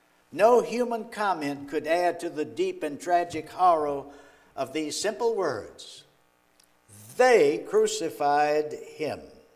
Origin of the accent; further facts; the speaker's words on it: Harrisonburg, Virginia, United States; I remember some years ago, you might remember Louise is from Harrisonburg, Virginia. This is my hometown.